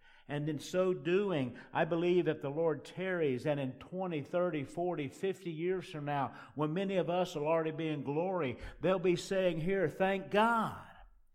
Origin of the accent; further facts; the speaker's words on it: Florida, United States; I grew up in North Florida, and my dad is a philosoph kind of guy.